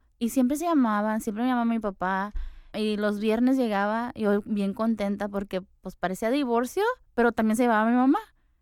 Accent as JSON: {"language": "Spanish", "town": "Los Angeles", "region": "California", "country": "United States", "tie": "born or raised there", "said": "Yo nací en Los Ángeles, California."}